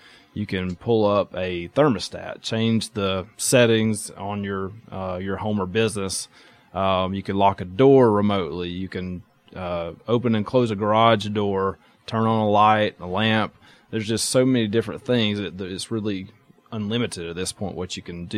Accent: Calhoun, Georgia, United States; I'm born and raised in Georgia. I grew up in Calhoun, Georgia.

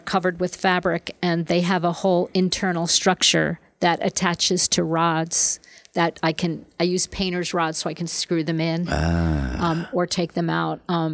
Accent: Bayonne, New Jersey, United States; No, I grew up in Bayonne, New Jersey

